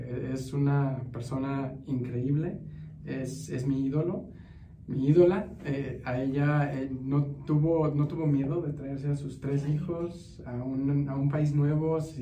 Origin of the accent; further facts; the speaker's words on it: Mexico City, Mexico; Yo soy del DF, de México, el Distrito Federal.